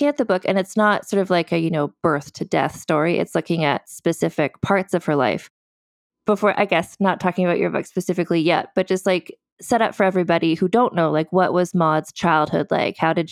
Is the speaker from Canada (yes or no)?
yes; Canada; as a Canadian person